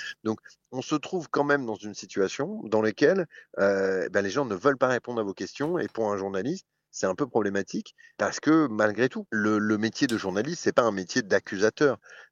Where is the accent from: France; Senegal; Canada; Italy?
France; je suis français et que j'habite à Paris et que je travaille à l'époque à Paris pour un média français.